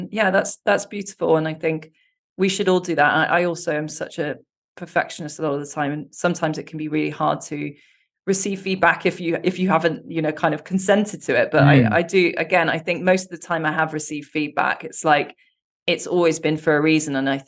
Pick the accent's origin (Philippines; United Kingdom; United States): United Kingdom; and being British, it's nice to have a soft tone